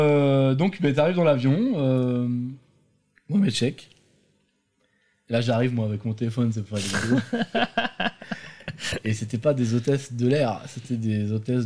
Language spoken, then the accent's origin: French; France; à chaque fois, je dis, je suis français.